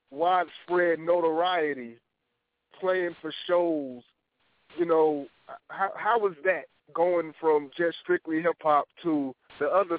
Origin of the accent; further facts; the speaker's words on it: Atlanta, Georgia, United States; me growing up in Atlanta, I stuck out like a sore thumb listening to groups like … especially. Because, you know, down in the South, back in the day, we was, you know, kind of gated from everybody else.